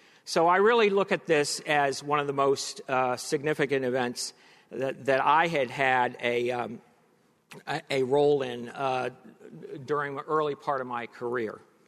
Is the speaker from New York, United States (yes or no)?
yes; New York City, New York, United States; born there; when I was born in New York City in 1953